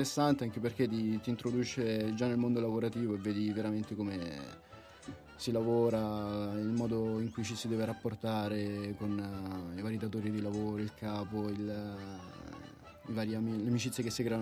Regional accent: Rieti, Lazio, Italy; Vengo da Rieti.

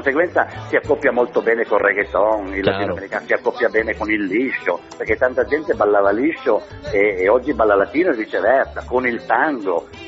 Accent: Turin, Piedmont, Italy; born there; Sono trapiantato, sì, io sono nato a Torino, però ho girato un pochettino l'Italia, il mondo e tutto, e adesso sono 15 anni ufficialmente che sono qui, in questo ambiente latino

